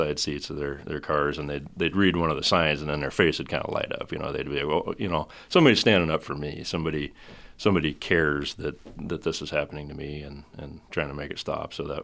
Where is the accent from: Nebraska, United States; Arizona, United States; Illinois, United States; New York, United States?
Nebraska, United States; North Platte; I don't know that it's a pleasure, but I grew up here in North Platte. I graduated from the high school here in 94, went on to Wesleyan, majored in education, 7 through 12, history, social sciences